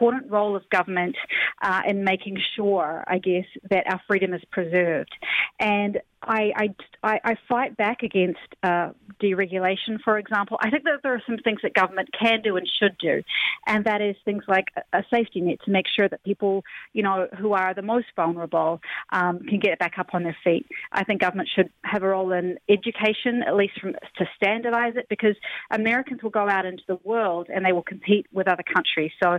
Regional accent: New Zealand; now in United States; obviously, Jonathan, I'm not from here. I grew up in New Zealand, in a place with a very different, you know, form of government. Yeah, accent too. And I've moved around the world a little bit

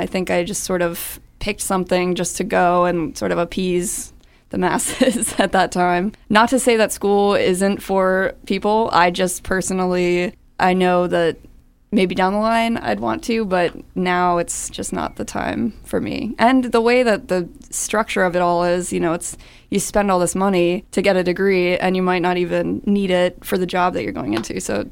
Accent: Annapolis, Maryland, United States; moved away as an adult; also born or lived in Florida; now in Baltimore, United States; I grew up in Annapolis, Maryland. I was there until the age of 18 and ended up going to Florida, which was an interesting experience. And then I've been here about 5 years, so I love it in Baltimore.

